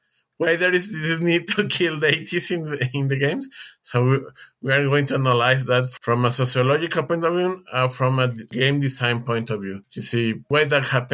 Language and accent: English; Mexico; I'm from Mexico.